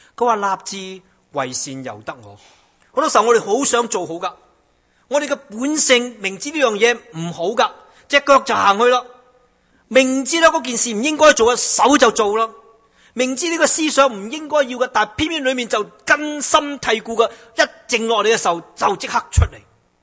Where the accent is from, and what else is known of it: China